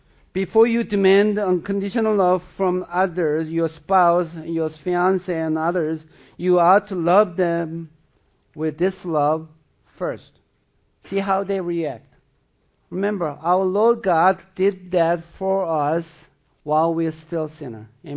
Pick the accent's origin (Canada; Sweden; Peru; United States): Sweden; southern Sweden; first language Swedish; English is a second language; I'm from Sweden, southern Sweden.